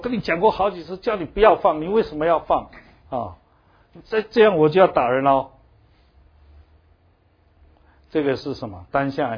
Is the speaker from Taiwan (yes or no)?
yes; Taiwan; 那我们台湾人有一句话说，囡仔人有耳无嘴啊